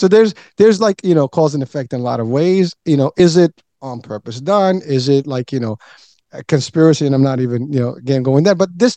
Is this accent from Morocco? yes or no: yes; Morocco; I'm originally from Morocco.